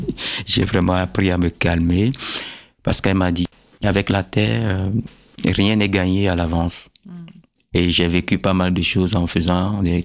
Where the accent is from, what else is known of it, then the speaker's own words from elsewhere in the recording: Abomey, Zou, Benin; born there; Déjà, tu sais que je suis né à Boumé, et la terre d'Aboumé, la latérite, j'avais travaillé la latérite, mais jamais l'argile.